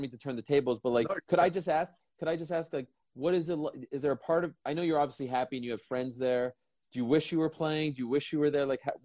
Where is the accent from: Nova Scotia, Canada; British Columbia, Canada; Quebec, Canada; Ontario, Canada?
Quebec, Canada; Montreal; I'm from Montreal. I'm from Canada.